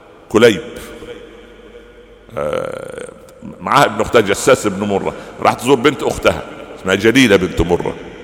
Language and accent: Arabic; Upper Egypt, Egypt; انا اعرف قبائل عربية كان عندنا في الصعيد يعني